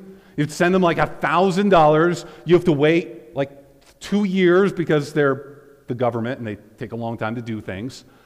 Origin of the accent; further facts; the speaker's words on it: Canada; the thing I carry around to prove that I'm Canadian